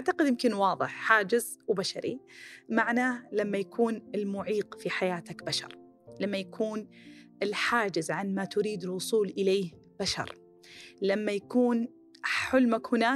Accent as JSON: {"language": "Arabic", "town": "Khobar", "region": "Eastern Province", "country": "Saudi Arabia", "said": "استديو جديد ومكان جديد في مدينتي مجددا الخبر هذه المرة، طبعا قريبة من الدمام هم كلهم سوا"}